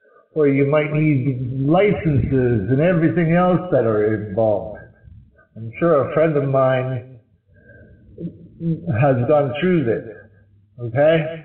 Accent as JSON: {"language": "English", "country": "Canada", "said": "I'm from Canada."}